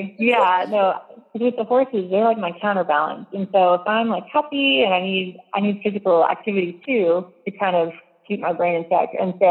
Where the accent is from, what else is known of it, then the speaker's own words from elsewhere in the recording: Georgia, United States; now in Oregon, United States; because I've lived kind of all over, but was born and raised in Georgia.